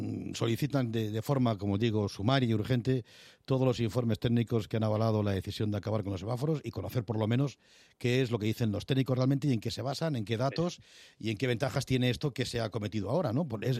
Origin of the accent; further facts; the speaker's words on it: Madrid, Community of Madrid, Spain; o al menos a mí particularmente como madrileño, me sorprende la rapidez